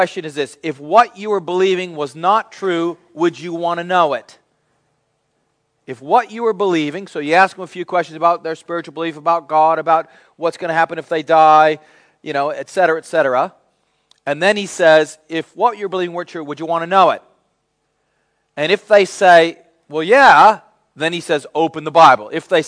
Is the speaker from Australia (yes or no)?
no; United States; I'm pretty optimistic. I'm an American. I see the glass half full.